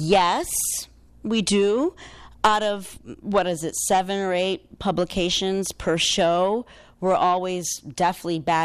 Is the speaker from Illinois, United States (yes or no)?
yes; Chicago, Illinois, United States; also born or lived in California; Quickly about my background. I was born and raised in Chicago. I've spent pretty much every summer in Poland when I was a child to make sure that I knew my roots and my language.